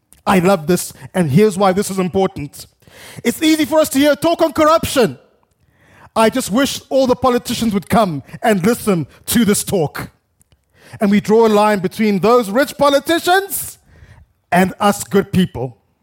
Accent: Zimbabwe; I grew up in Zimbabwe

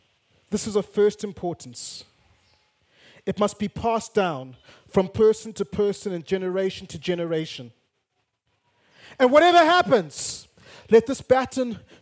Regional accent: Bulawayo, Zimbabwe; I want to go back to my hometown of Bulawayo

